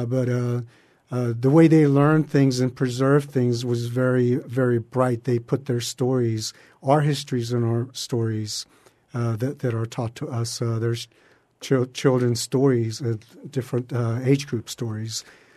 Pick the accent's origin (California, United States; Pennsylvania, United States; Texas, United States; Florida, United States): Florida, United States; Big Cypress Seminole Indian Reservation; I'm from Big Cypress Seminole Indian Reservation. We have a private school, and they have culture program.